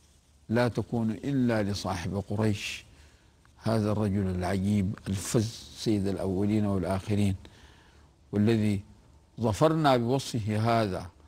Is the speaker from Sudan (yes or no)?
yes; Sudan; حتى عندنا في السودان يقولون هذه منيحة